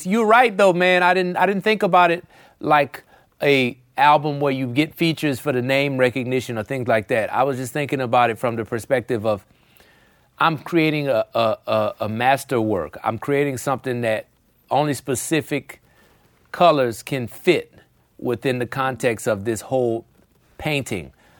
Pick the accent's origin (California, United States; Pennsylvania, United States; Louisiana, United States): Louisiana, United States; New Orleans; thinking about growing up in New Orleans with … talking about the St. Augustine High School marching band.